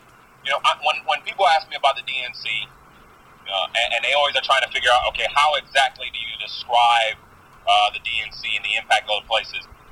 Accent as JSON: {"language": "English", "town": "Bronx", "region": "New York", "country": "United States", "said": "I'm from the Bronx, so of course I'm a Yankees fan."}